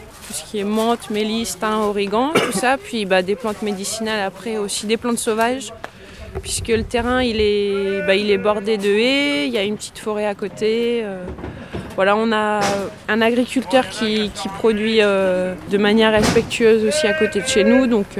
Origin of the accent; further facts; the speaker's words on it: Auvergne-Rhône-Alpes, France; also born or lived in Lot; On est d'Auvergne, nous on est du Puy-de-Dôme, voilà. Et on a passé un temps dans le Lot